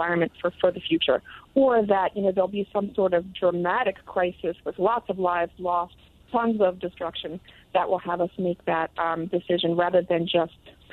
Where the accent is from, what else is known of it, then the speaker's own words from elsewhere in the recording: Ocean City, New Jersey, United States; So I grew up in Ocean City. That's my hometown. I lived there all year long. And it was a great place to grow up